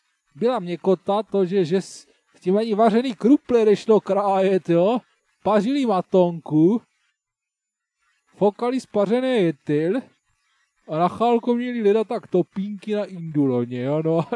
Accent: Brno, South Moravian Region, Czechia; tak já jsem z Brna, tak já tady žiju tady

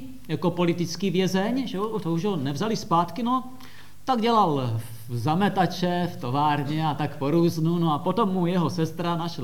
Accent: Soběšice, South Moravian Region, Czechia; A taky protože jsem od malička vyrůstal tady, já jsem ze Soběšic, takže to je 7 kilometrů odsud

